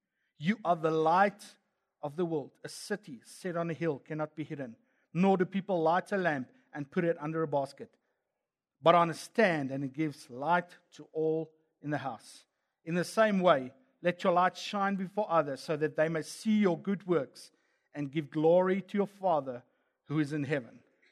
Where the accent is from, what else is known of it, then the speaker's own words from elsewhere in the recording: South Africa; accent: Afrikaans; See my Afrikaans accent, call that word completely out.